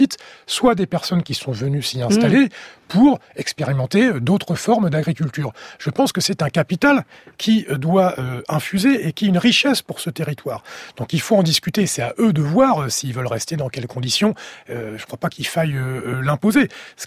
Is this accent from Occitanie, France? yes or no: no; Normandy, France; born there; Moi, je suis né en Normandie.